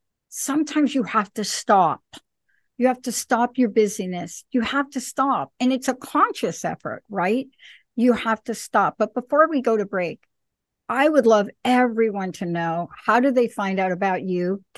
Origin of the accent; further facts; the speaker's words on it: East Coast, United States; I mean, I grew up on the East Coast where Linda lives is absolutely gorgeous.